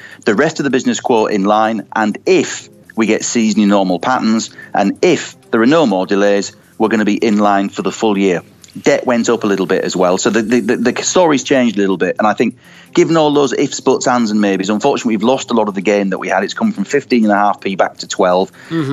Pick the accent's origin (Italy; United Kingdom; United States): United Kingdom; York, Yorkshire and the Humber; York-based, my hometown, no less.